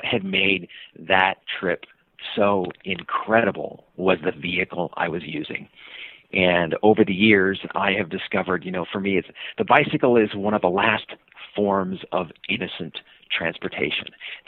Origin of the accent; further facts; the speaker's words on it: Sacramento, California, United States; born there; now in Seattle, United States; I was born in Sacramento, California, moved up to Seattle.